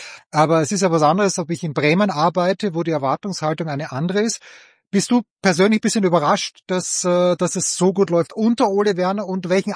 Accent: Austria; Ich schaue ja immer als Österreicher gerne auf Christoph Baumgartner

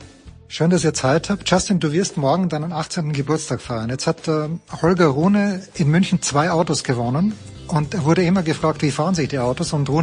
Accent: Styria, Austria; als Steirer muss es so sein

